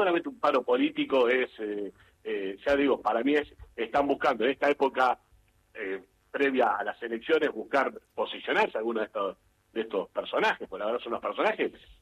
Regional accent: Lanús, Buenos Aires Province, Argentina; yo vivo en Lanús, ¿no? Yo soy de Lanús. Estoy a 20 minutos del obelisco.

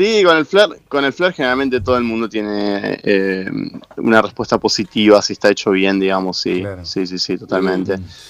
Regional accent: Rosario, Santa Fe, Argentina; soy de Rosario

